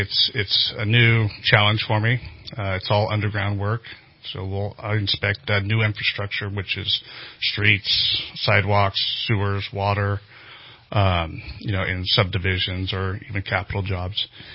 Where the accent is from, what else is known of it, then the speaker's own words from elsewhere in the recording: Big Valley, United States; My childhood, I grew up in Big Valley, so that's 90 miles east of here, the towns of Beaver, Lookout, Aiden, and New Beaver. I grew up on a 1,000-acre alfalfa farm.